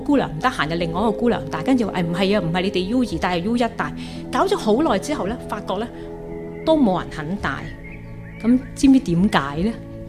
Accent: Guangdong, China; 那我們廣東人呢不知道有些數目我忘記了

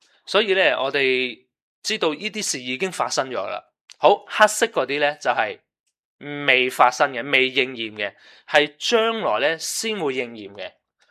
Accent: Hong Kong; 系对我哋香港人嚟讲咧，系好唔容易啊，因为我哋未香港都冇地震咧

